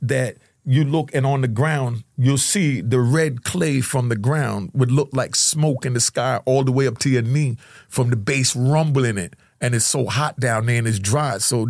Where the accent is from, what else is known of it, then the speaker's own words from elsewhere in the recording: Jamaica; Because I grew up in Jamaica when they had dub plates